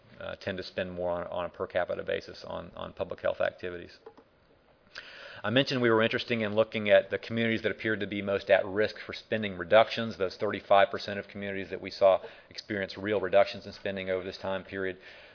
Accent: Arkansas, United States; I know that I'm from Arkansas.

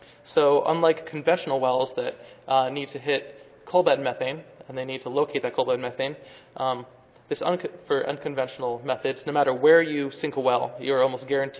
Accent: Pittsburgh, Pennsylvania, United States; Hi, I'm here from Pittsburgh.

